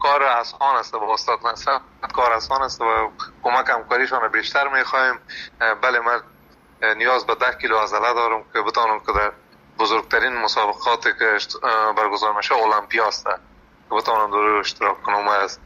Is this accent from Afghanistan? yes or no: yes; Afghanistan; moved away as an adult; مدت 5 سال میشه من در اروپا زندگی میکنم. از افغانستان آمدیم، مدت 5 سال میشه در اروپا زندگی میکنم